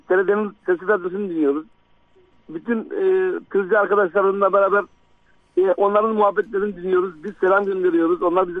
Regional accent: Gebze, Kocaeli, Turkey; also born or lived in Trabzon; Ben çocukluğumu Gebze'de geçirdim. Gebze'de oturuyorum hali şu anda. Trabzonluyum aslında. Trabzonluyum. Gebze'de oturuyorum.

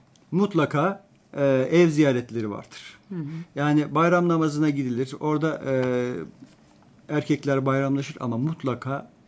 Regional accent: Ketendere, Black Sea Region, Turkey; Hatta aşık bacı denir. Benim köyümde Ketendere köyünün aşık bacı.

